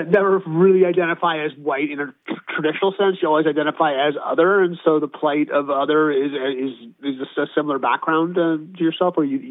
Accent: Los Angeles, California, United States; I grew up in sort of West Hollywood and then Santa Monica.

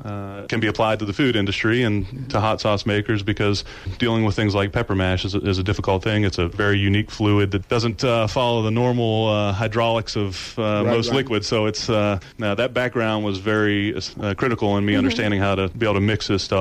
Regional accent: Baton Rouge, Louisiana, United States; also born or lived in New York; I was born in Baton Rouge. Lived in Baton Rouge, grew up in Baton Rouge. Moved off the way to, went to go to school New York, went to the military academy

